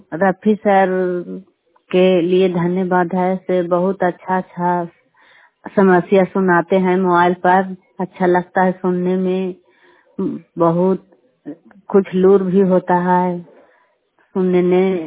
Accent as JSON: {"language": "Hindi", "region": "Bihar", "country": "India", "lives_now": "Manesar, India", "said": "मैं बिहार के रहने वाला हूँ।"}